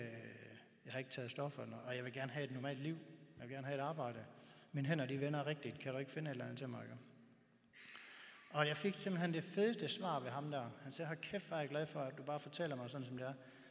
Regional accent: Horsens, Central Denmark Region, Denmark; jeg kommer fra Horsens, og vi boede i sådan en lille bondeby, lige lidt uden for Horsens.

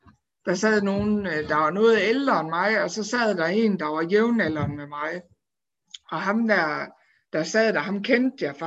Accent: Viborg, Central Denmark Region, Denmark; Altså, jeg er 34 år gammel, og jeg er faktisk født og opvokset i Viborg.

